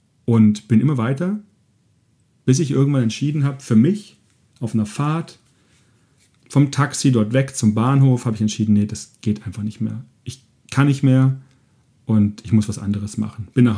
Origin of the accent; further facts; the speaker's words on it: Germany; Da war ich am Bodensee, wo ich groß geworden bin